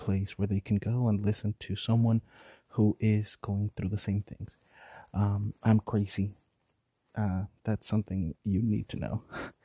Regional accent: Mexico City, Mexico; English is a second language; moved away as an adult; now in United States; So a little story about myself is I am from Mexico City. I moved to the US when I was about 21.

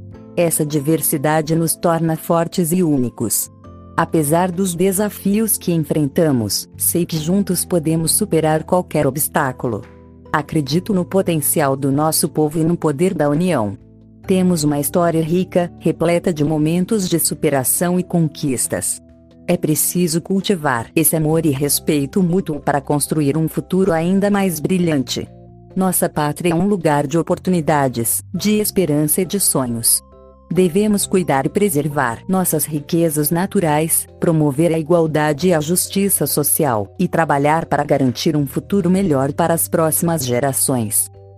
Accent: Brazil; Você é minha terra natal, o lugar onde nasci e cresci, e meu coração transborda de orgulho por fazer parte dessa nação incrível.

